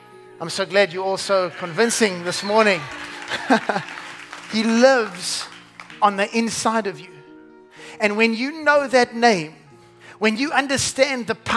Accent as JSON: {"language": "English", "region": "England", "country": "United Kingdom", "said": "I'm English."}